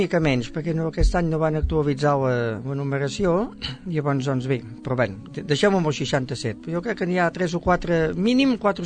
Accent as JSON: {"language": "Catalan", "town": "Sabadell", "region": "Catalonia", "country": "Spain", "tie": "born or raised there", "said": "Jo vaig néixer a Sabadell"}